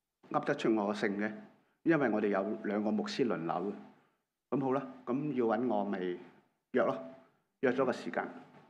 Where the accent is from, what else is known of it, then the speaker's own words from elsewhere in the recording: Hong Kong; 所以平均来说我们作为香港人排在86